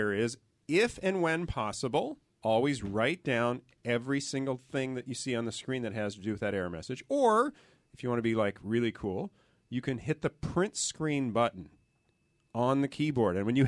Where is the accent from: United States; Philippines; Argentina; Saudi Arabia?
Philippines; English is a second language; Well, I'm from the Philippines.